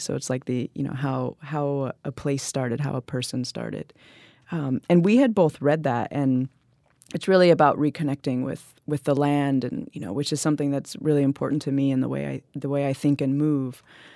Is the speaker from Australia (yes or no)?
no; India; I'm an Indian, so people always are like, "Yeah, tell me about your homeland,"